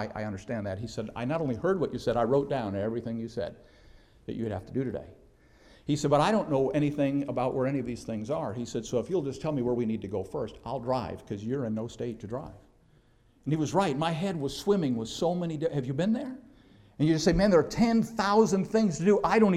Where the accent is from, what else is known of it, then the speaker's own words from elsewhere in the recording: United States; this is a cultural distinction that I've learned there that bothers me as an American, and I know it's my problem.